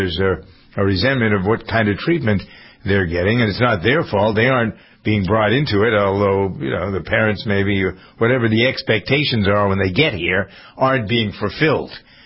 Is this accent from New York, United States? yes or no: no; Framingham, Massachusetts, United States; A lot of violence in high schools here in Massachusetts. In my hometown, Framingham, they've had fights.